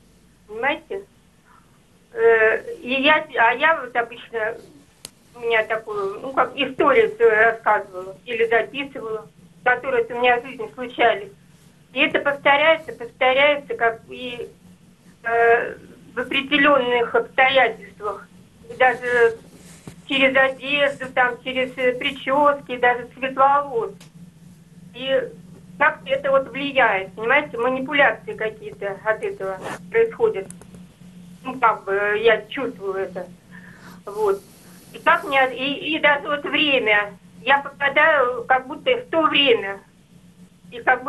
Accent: Leningrad Oblast, Russia; Я из Ленинградской области.

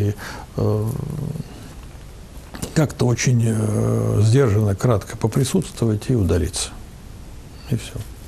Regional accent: Abkhazia, Georgia; я вырос в Абхазии, у нас там тоже были некие мусульманские такие районы

